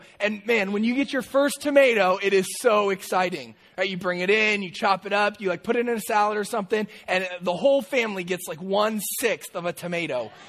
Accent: San Mateo, California, United States; But I'm not from Berkeley. I'm from San Mateo. I grew up in San Mateo. I'm a city boy.

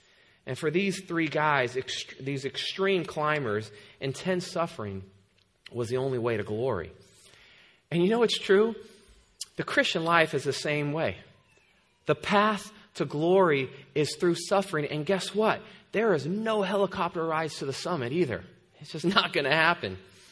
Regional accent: California, United States; And I had never been up there, even though I grew up in the East Bay.

